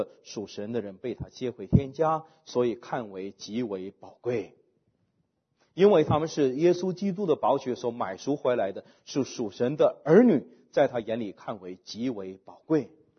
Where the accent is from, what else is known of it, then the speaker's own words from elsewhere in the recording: China; 我们中国人比较没有这个将来的概念，一直活在暂时的里面